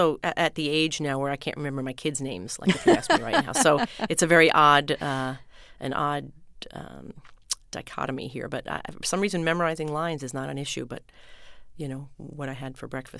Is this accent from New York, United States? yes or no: yes; West Islip, New York, United States; Well, I grew up on the South Shore originally, down in West Islip.